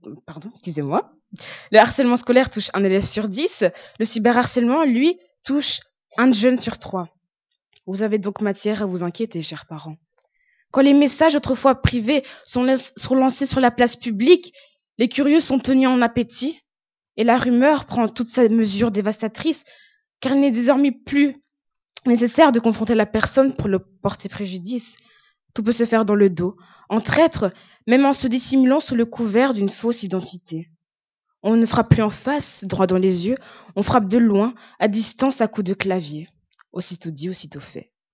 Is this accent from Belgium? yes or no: yes; Wallonia, Belgium; Nous pouvons d'ailleurs trouver des réactions émotives similaires chez nous en Wallonie